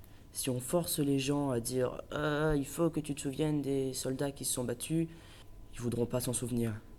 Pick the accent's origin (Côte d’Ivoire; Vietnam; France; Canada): France; Et car en tant que Français, il est de mon devoir de ne pas oublier ceux qui sont battus pour notre liberté.